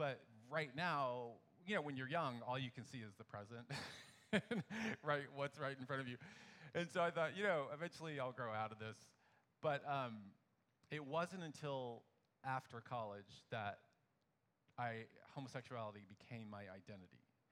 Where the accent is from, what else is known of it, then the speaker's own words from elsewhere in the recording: Dallas, Texas, United States; I grew up in Dallas, Texas. I was the youngest of eight kids, very large family.